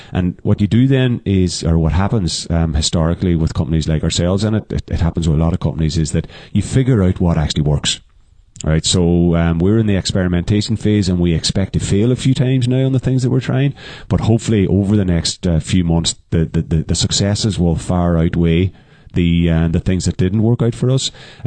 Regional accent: Castlederg, Northern Ireland, United Kingdom; Do you know what? I'm from Castledarg, so good proud Tyrone man

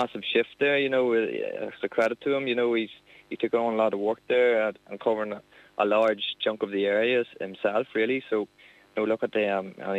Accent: Ulster, Ireland; I'm from Monaghan myself there, so look, I took over the family farm 6 years ago

